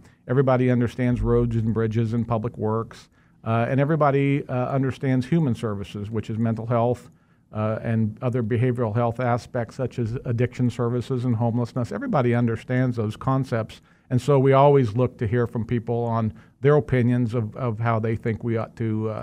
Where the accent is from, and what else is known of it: Kansas, United States; born or raised there